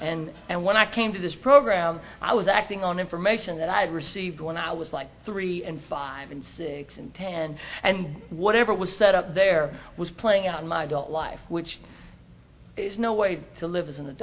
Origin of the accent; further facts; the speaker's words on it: Arkansas, United States; born there; I was born in Arkansas, and my dad was a rodeo cowboy, and my mom rodeoed with him